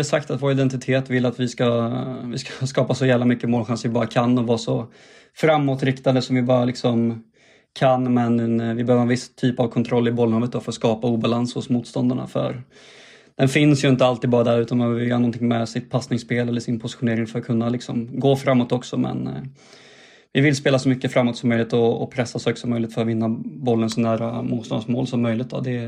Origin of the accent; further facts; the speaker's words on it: Västra Götaland County, Sweden; Och sen så började jag plugga så här, tränarutbildningar ganska tidigt hemma i Dalsland.